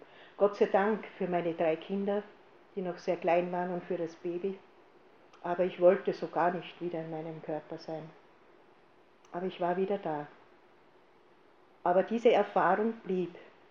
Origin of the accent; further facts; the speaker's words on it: Eggenburg, Lower Austria, Austria; wir kommen aus dem Waldviertel, Eckenburg, Horner Bezirk, Grenze, an der tschechischen Grenze sozusagen, grenznahe